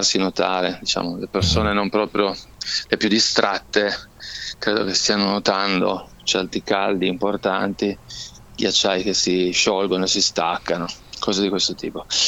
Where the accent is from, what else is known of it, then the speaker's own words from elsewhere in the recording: Piedmont, Italy; in zone di montagna nostre, qui dalle nostre parti, esatto, in provincia di Cuneo